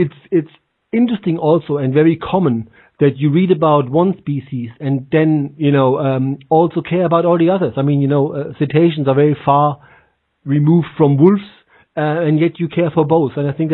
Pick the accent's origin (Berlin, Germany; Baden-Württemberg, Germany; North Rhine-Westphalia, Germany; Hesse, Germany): Hesse, Germany; Frankfurt; because I'm from Frankfurt.